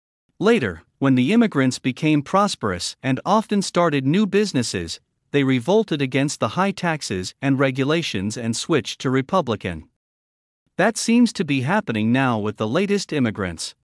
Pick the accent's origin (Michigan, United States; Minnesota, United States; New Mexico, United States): Michigan, United States; Wayne; also born or lived in Detroit; I was born in Detroit in 1955 and grew up in the nearby suburb of Wayne. A large number of immigrants came there, largely from Europe, to work in the factories and enjoy the prosperity of the auto industry.